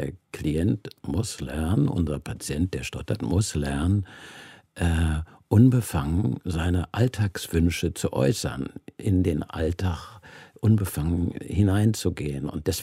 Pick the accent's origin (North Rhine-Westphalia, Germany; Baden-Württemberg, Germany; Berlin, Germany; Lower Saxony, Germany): Berlin, Germany; also born or lived in Prague, Czechia / Franconia, Germany; Da waren wir evakuiert, Großmutter und Bruder und ich, und sind dann haben in Franken auf dem Bauernhof das erste Jahr habe ich da verbracht und bin dann nach Berlin.